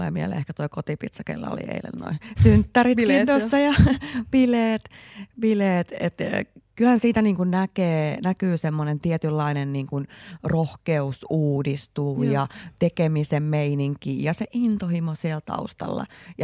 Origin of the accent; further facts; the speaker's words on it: Lahti, Päijänne Tavastia, Finland; Enkä mä millään tapaa tuollakaan häpeästä, että me ollaan Lahdesta.